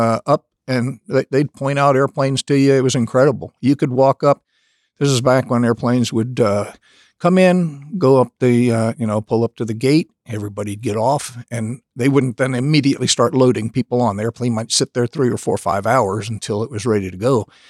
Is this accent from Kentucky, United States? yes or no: no; Washington, District of Columbia, United States; I'm originally from Washington, D.C., was interested in aviation from the very beginning.